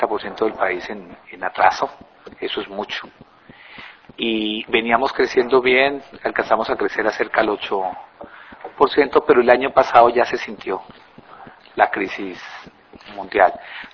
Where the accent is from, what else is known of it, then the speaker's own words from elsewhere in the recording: Colombia; Para nosotros es muy importante como colombianos mirar hacia el Asia